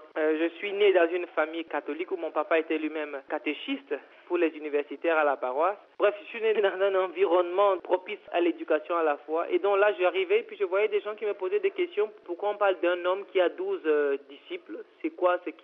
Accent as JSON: {"language": "French", "country": "Cameroon", "lives_now": "Ulaanbaatar, Mongolia", "said": "Vous voyez, je viens du Cameroun."}